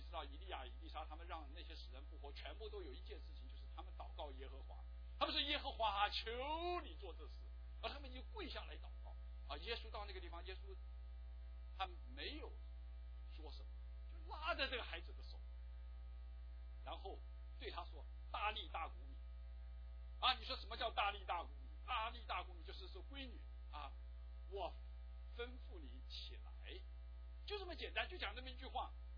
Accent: China; 这跟我们中国人也有点相近

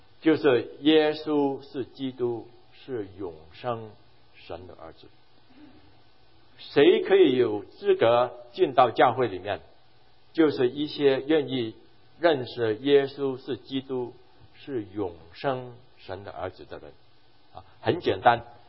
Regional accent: Hong Kong; 我在香港长大的，我在香港长大的。

